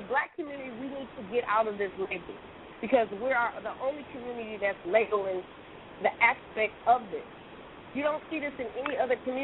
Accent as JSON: {"language": "English", "town": "Detroit", "region": "Michigan", "country": "United States", "said": "Well, I'm from Detroit."}